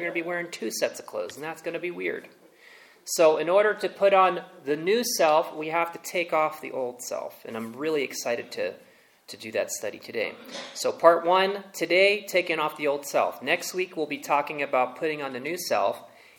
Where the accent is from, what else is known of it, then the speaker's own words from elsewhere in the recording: Long Island, New York, United States; way back to Long Island, New York. That's where I grew up. And I identified as Catholic, as Italian, as Irish. Us New Yorkers really took pride often in our heritage.